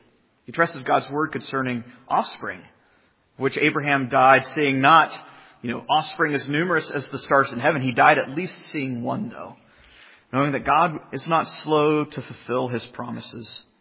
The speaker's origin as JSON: {"language": "English", "town": "Jacksonville", "region": "Florida", "country": "United States", "tie": "born or raised there", "said": "You know, I grew up in Jacksonville. It's a naval port city in Florida."}